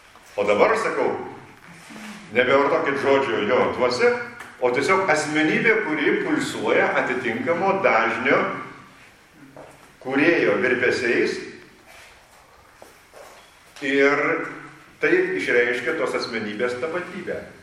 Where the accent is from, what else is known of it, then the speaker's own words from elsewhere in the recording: Utena, Utena County, Lithuania; moved away as an adult; now in Vilnius, Lithuania; aš čia esu Kaune, bet mano vaikystė yra Utenoje. Aš sakau, iš pat Utenas. Bet aš jau gyvenu Vilniuje nuo mokyklos baigimo laikų, kai atvažiavau studijuoti. Tai va, tai tas pradžios taškas man yra Utena.